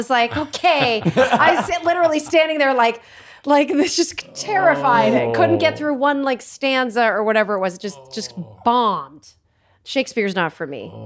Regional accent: Connecticut, United States; So because we're all from Connecticut, right?

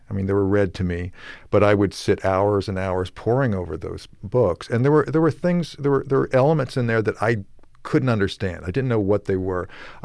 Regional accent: Bethesda, Maryland, United States; I grew up in Bethesda, Maryland, outside of Washington, D.C.

